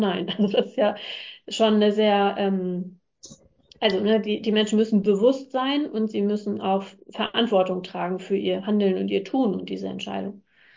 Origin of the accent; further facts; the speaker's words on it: Hamburg, Germany; Also wir sind eigentlich alle aus Hamburg, hier am Nordrand von Hamburg, so schon ländlich.